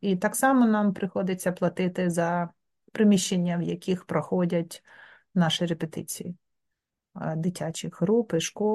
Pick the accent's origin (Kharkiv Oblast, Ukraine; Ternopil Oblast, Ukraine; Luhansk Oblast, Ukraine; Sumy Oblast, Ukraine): Kharkiv Oblast, Ukraine; Kharkiv; Я сама з Харкова